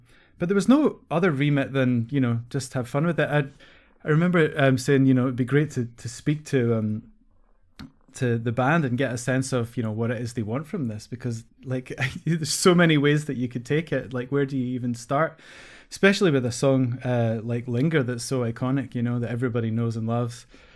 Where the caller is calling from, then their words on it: Glasgow, Scotland, United Kingdom; Rainy Glasgow.